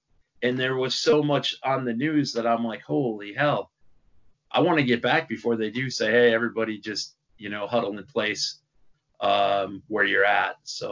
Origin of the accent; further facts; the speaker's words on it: United States; because I'm American